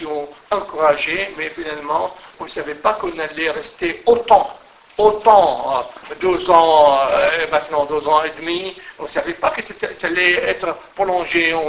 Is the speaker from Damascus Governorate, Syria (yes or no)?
no; Homs, Homs Governorate, Syria; Moi, je suis originaire de Homs. Ma propre maison a été bombardée.